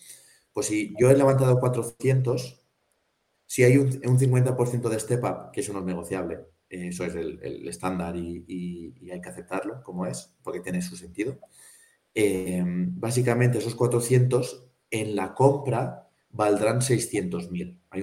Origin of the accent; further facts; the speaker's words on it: Villarreal, Valencian Community, Spain; localmente yo soy de Villarreal, Castellón, pues de Castellón, los empresarios de Castellón